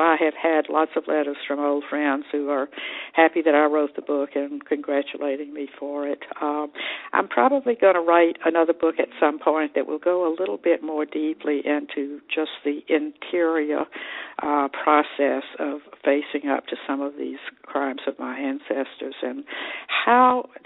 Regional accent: Columbus, Georgia, United States; give two readings of my book in my hometown of Columbus, Georgia.

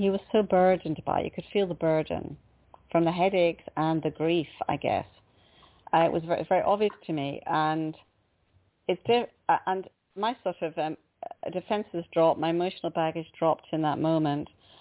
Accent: Scotland, United Kingdom; being brought up in Scotland, I mean, we're not American.

